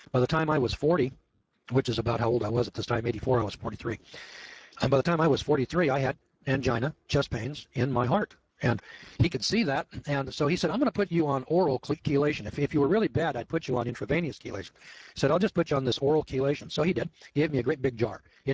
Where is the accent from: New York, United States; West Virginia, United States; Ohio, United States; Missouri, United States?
Missouri, United States; You know, I'm from Missouri.